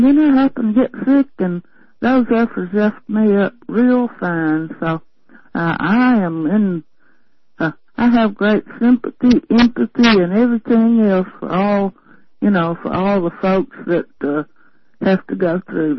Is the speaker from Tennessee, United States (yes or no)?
yes; Tennessee, United States; Yeah, I'm a feminazi from Tennessee.